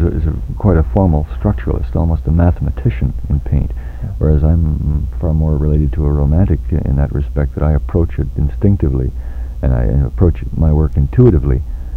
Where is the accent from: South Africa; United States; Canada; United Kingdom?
Canada; Sault Ste. Marie, Ontario; when I came down from Sault Ste. Marie to Toronto, the age of 18, to become a student at the art college.